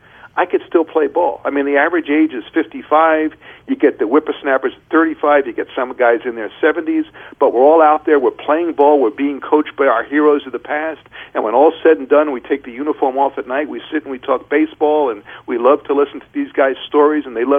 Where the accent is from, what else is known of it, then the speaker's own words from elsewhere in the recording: New York, United States; I grew up on E in Long Island in the 60s, 50s and 60s as a huge Pirate fan.